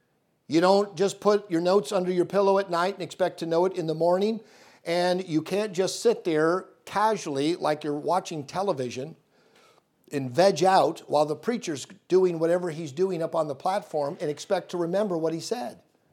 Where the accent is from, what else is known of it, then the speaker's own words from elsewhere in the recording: Michigan City, Indiana, United States; I grew up in Michigan City, and I was driving back and forth to Hiles Anderson to college.